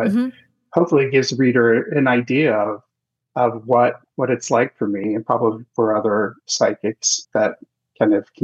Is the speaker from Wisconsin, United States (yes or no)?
no; Kansas City, Missouri, United States; And to me, it was always based on the house I grew up in Kansas City, and seeing the Civil War soldier ghost guy in that house